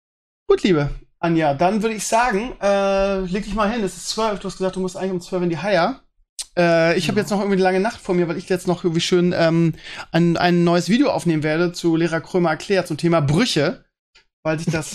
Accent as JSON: {"language": "German", "region": "Northern Germany", "country": "Germany", "said": "ich kann aber als Norddeutscher überhaupt nichts mit anfangen"}